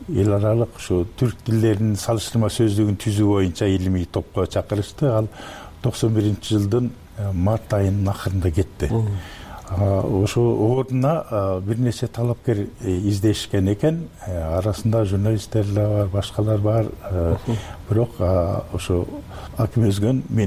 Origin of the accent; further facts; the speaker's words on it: Naryn, Naryn Region, Kyrgyzstan; Нарын шаарында номер 1 токтогул атындагы мектепте окуп жүргөндө